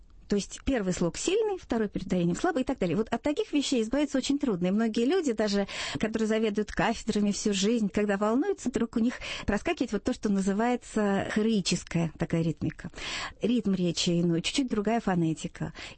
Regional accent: Irkutsk, Irkutsk Oblast, Russia; now in Moscow, Russia; Вот я приехала из Иркутска, и там в университете замечательные люди, великолепные лингвисты.

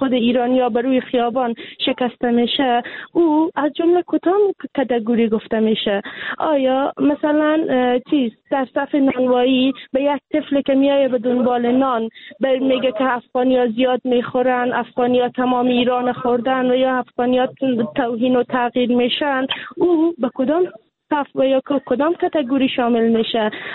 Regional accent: Afghanistan; ما به عنوان یک افغان

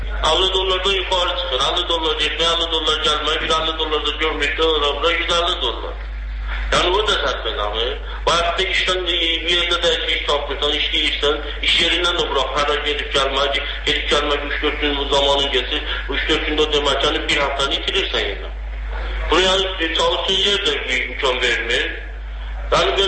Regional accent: Nakhchivan, Azerbaijan; now in Turkey; yəni Naxçıvandan bura gəlmişik.

